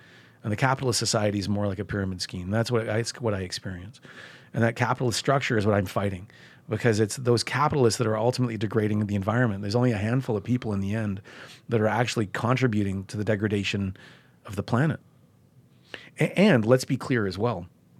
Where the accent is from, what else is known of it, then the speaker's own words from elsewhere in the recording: Canada; I'm a Canadian.